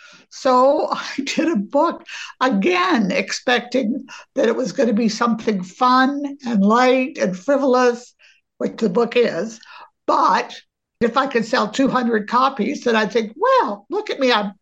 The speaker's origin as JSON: {"language": "English", "region": "Maine", "country": "United States", "tie": "born or raised there", "said": "my mom, we grew up in Maine, and every Saturday we had baked beans"}